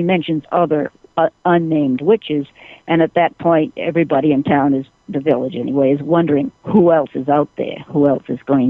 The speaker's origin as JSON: {"language": "English", "region": "Massachusetts", "country": "United States", "said": "Well, I am from Massachusetts."}